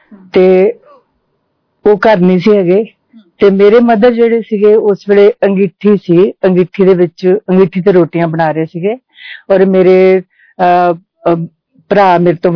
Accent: Ludhiana, Punjab, India; born there; ਮੇਰਾ ਜਨਮ ਜਿਹੜਾ ਸੀ ਉਹ ਲੁਧਿਆਣੇ ਹੋਇਆ ਸੀਗਾ ਤੇ ਮੇਰੇ ਮਾਤਾ ਪਿਤਾ ਵੀ ਲੁਧਿਆਣੇ ਰਹਿੰਦੇ ਸੀ ਔਰ ਮੇਰੇ ਤੋਂ ਪਹਿਲਾਂ ਮੇਰੇ ਮਤਲਬ ਹੋਰ 3 ਭੈਣ ਭਰਾ ਸੀ ਮੈਂ ਚੌਥਾ ਬੱਚਾ ਸੀ ਔਰ ਸਭ ਤੋਂ ਛੋਟੀ ਸੀ ਮੈਂ

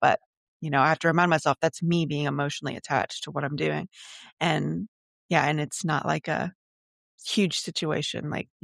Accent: Mississippi, United States; now in Florida, United States; I'm from Mississippi, but I live in Florida now. So that's a nice transition.

